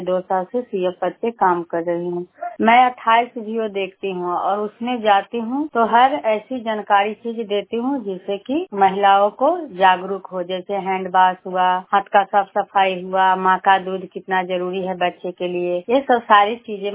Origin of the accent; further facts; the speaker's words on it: Tharthari, Bihar, India; मैं थरथरी प्रखंड से हूँ, नालंदा जिला से।